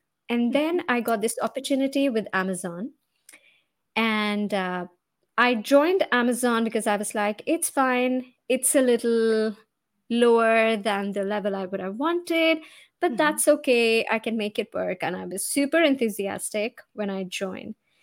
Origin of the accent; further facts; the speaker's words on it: India; now in Seattle, United States; I'm originally from India. Currently, I'm based in Seattle.